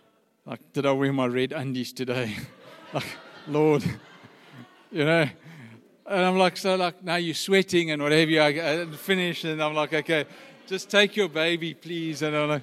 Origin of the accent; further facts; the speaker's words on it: Johannesburg, Gauteng, South Africa; You know, we're from Joburg, you have to get a walk on the beach.